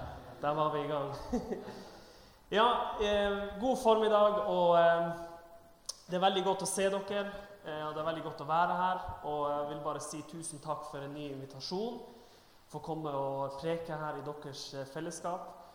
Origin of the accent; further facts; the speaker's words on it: Tromsø, Troms, Norway; now in Bergen, Norway; og jeg bor her i Bergen på andre året. Jeg er fra Nord-Norge, kommer fra Tromsø, og jeg trives veldig godt her i Bergen, selv om det regner så mye.